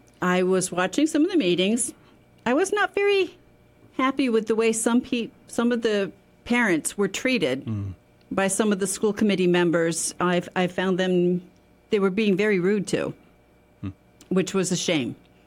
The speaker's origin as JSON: {"language": "English", "town": "Pittsfield", "country": "United States", "tie": "born or raised there", "said": "I grew up in Pittsfield. I was born and raised in the Southeast. I attended Pittsfield schools."}